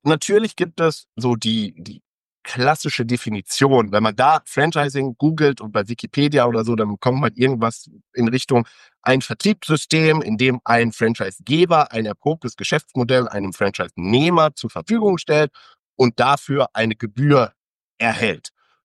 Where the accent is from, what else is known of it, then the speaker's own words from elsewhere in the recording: North Rhine-Westphalia, Germany; born there; now in Cologne, Germany; Ich bin 39 Jahre alt, gebürtiger Ostwestfale, jetzt seit Jahren Wahlkölner